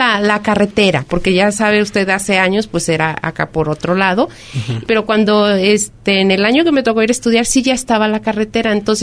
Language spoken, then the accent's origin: Spanish; Colotlán, Jalisco, Mexico; also born or lived in Mexico City; yo soy de aquí de Colotlán. Nací nada más en México, Distrito Federal, y inmediatamente del nacimiento nos mudamos aquí a Colotlán. De aquí son mis papás y siempre he estado aquí